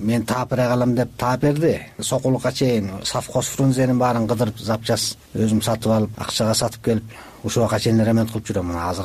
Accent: Kochkor, Naryn Region, Kyrgyzstan; мен Кочкордун Кочкор совхозунда туулуп өскөн.

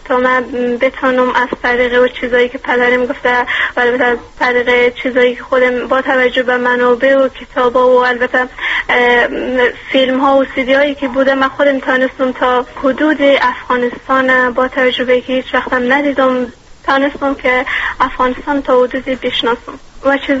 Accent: Iran; born there; من خودم تا امیال اصلا هیچ افغانستان ندیدم و من خودم در ایران متولد شدم

